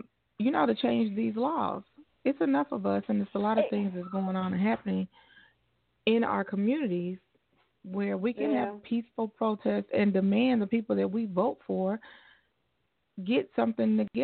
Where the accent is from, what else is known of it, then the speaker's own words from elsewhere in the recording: Indiana, United States; And I'm from Indiana